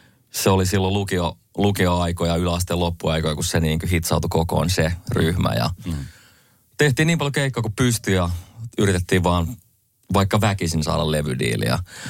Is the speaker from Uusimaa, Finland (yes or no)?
yes; Sipoo, Uusimaa, Finland; also born or lived in Savonlinna; mä synnyin Savonlinnassa 92 ja siellä asuin 7-vuotiaaksi asti ja muutettiin stadia sitten vajan duunien perässä. Mm. Mä olin 7 ja menin kouluun. Mä asuttiin tuossa Sipoossa, mikä on nykyään Helsinkiä, mutta silloin oli Sipoota ja kävin ala-asteen siellä ja sitten yläasteen Vartiokylässä